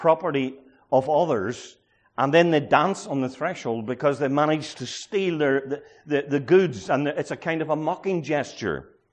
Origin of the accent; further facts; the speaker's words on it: Ireland; I'm a Christian before I'm an Irishman.